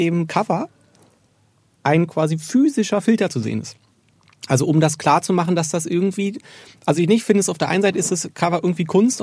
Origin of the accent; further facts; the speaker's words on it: eastern Germany, Germany; Aus dem Osten.